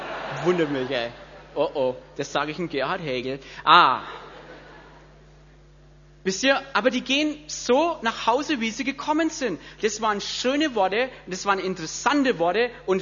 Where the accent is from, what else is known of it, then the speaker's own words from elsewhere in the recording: Bavaria, Germany; Ich komme aus dem Frankenwald